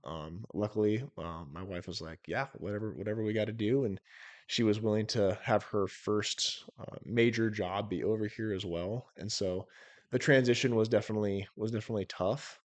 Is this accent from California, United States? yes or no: no; Washington, United States; Washington State.